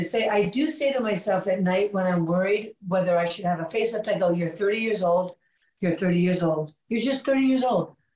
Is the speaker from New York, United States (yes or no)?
yes; New York City, New York, United States; We were in the South, probably in Atlanta. Again, I was from New York City.